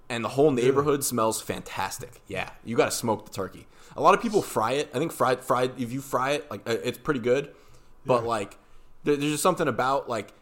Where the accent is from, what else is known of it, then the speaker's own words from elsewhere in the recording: United States; I'm like, you know, I'm an American boy.